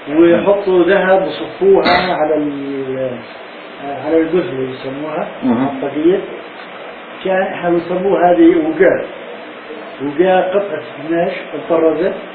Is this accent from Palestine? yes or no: yes; Palestine; احنا في قريتنا كان يتروح يعني خلينا اقول ما بين 200 الى 400 دينار جنيه فلسطيني